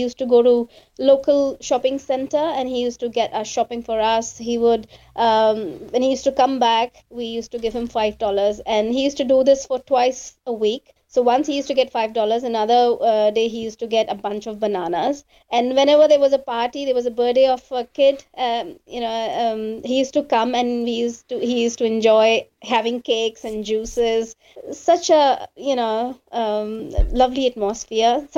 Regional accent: Delhi, India; moved away as an adult; now in Auckland, New Zealand; I grew up in Delhi in India, born and brought up there, married there, had my first child there. And when my first child was born, my husband decided to move to a safer place bringing up my daughter. So we moved to New Zealand.

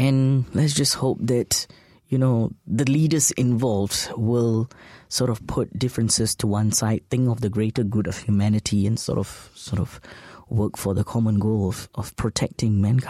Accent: Singapore; how do you approach these issues as a Singaporean

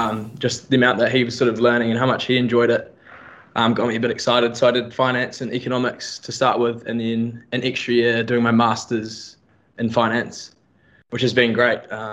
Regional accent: Auckland, New Zealand; From Auckland, originally.

